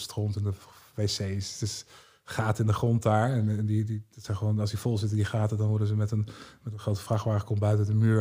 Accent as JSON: {"language": "Dutch", "country": "Netherlands", "said": "ik kom uit Nederland."}